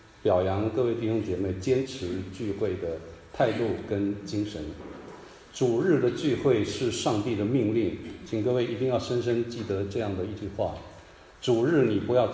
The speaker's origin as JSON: {"language": "Chinese", "town": "Hualien", "region": "Hualien County", "country": "Taiwan", "tie": "born or raised there", "said": "国民党老兵第二代在台湾生的啊，山东二代，我没有去过中国大陆，我在台湾生，我生于台湾的东部花莲那个地方"}